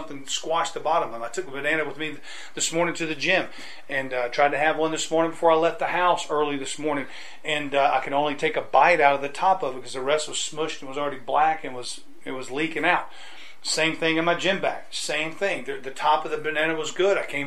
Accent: United States; I said for years, being an American, that Osama bin Laden

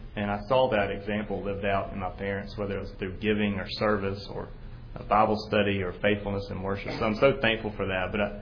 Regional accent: Jackson, Mississippi, United States; I grew up in Jackson, kind of the classic Jackson track of going to elementary school here at First Pres, moving on to Jackson Prep for junior high and high school, and then going on to Ole Miss.

